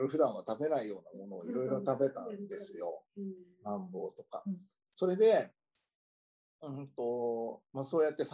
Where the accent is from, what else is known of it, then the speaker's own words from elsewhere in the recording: Tokyo, Japan; まず自分が、まあ、東京で生まれ育った自分